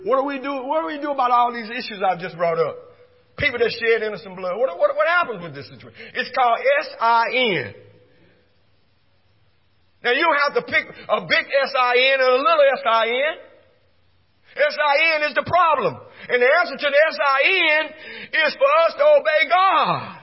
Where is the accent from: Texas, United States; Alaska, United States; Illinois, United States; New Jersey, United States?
Texas, United States; Like when I grew up in East Texas, every home going, every funeral we went